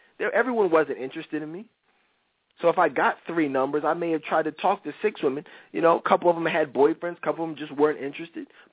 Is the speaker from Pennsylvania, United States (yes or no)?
yes; Philadelphia, Pennsylvania, United States; Marv, you from Philly, I'm from Philly.